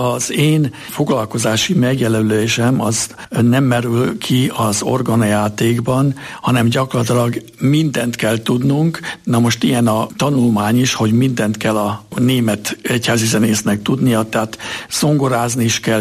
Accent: Újpest, Budapest, Hungary; ahol a mi családunk Újpesten lakott, én ott nőttem fel, és ott kértek meg már 14 évesen a kántori szolgálatra

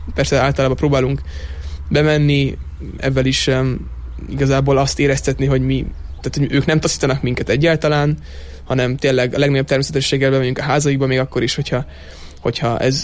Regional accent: Budapest, Hungary; Budapestről származunk egyébként.

